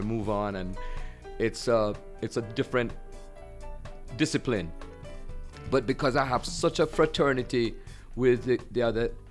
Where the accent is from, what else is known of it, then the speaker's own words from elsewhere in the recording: Jamaica; I grew up in Jamaica playing in the recording sessions when I was like 14, 15 years old